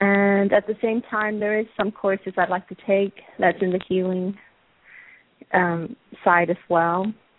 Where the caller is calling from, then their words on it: Dallas, Texas, United States; I'm calling from Dallas, Texas.